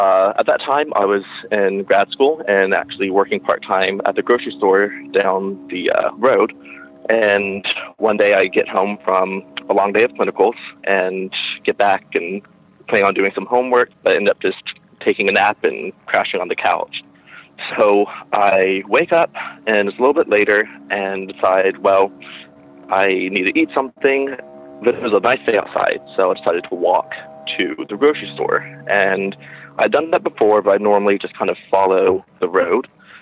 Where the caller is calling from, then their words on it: Durham, North Carolina, United States; from Durham, North Carolina.